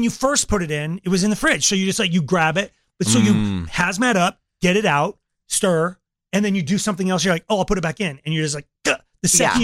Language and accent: English; Longmont, Colorado, United States; like I grew up in Longmont, tons of Mexican families, grew up with Mexican families.